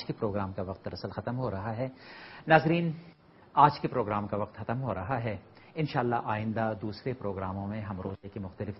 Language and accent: Urdu; Pakistan; میں خود جس معاشرے سے تعلق رکھتا ہوں اس معاشرے کے اندر بھی ظاہر ہے کہ پاکستان کا قانون ہے, لیکن سب سے بڑھ کر جس چیز کا احترام کیا جاتا ہے وہ یہ کہ فلاں معاملے میں میری پشتون ولی کیا کہتی ہے.